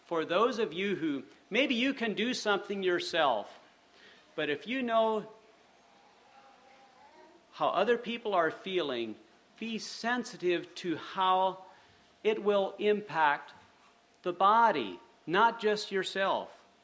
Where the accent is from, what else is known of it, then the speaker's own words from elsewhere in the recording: Bethel, Ohio, United States; I grew up in Ohio at Bethel